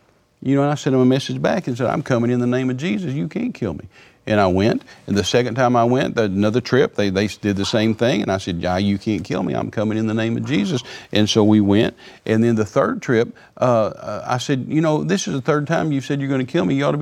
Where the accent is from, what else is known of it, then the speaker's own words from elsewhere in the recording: Texas, United States; I'm a Texan. I love guns.